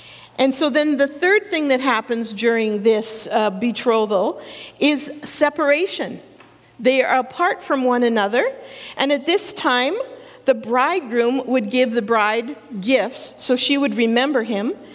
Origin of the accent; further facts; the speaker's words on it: Sylvan Lake, Alberta, Canada; We met in Winnipeg. He was from Windsor. I'm from Sylvan Lake.